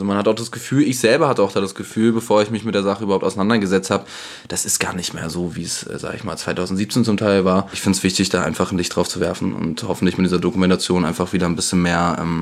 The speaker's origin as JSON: {"language": "German", "country": "Germany", "said": "Ich denke, wir werden auch Situationen vor Ort haben, wo wir als Deutsche uns vorstellen, auch erstmal uns, sag ich mal, rechtfertigen müssen."}